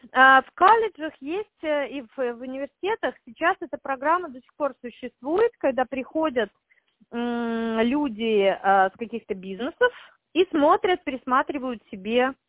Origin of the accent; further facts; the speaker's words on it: Saint Petersburg, Russia; born there; Я родилась в Санкт-Петербурге, в России, тогда, когда он еще был СССР, Советским Союзом.